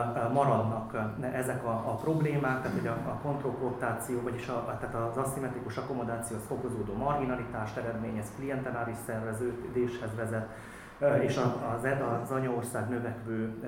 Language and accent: Hungarian; Transylvania, Romania; Tehát hogy mondjuk nekem, mint erdélyi szereplőnek különböző kapcsolódási pontjai vannak